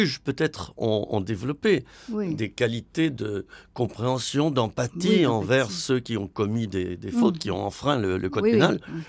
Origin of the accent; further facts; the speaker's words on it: France; mais on est des Français, bon, voilà.